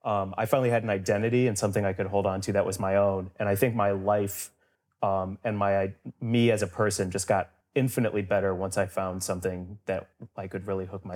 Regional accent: St. Louis, Missouri, United States; St. Louis, Missouri.

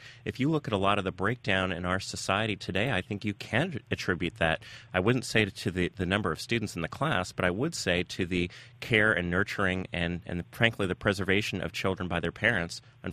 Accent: Palo Alto, California, United States; Hewlett-Packard, headquartered in my hometown of Palo Alto, California, I might add.

